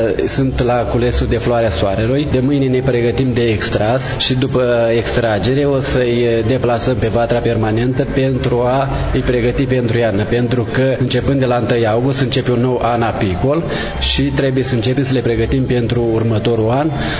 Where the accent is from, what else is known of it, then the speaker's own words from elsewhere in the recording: Băușori, Vaslui County, Romania; Eu m-am născut în localitatea Băușori, acolo am crescut și acolo am locuit 30 de ani.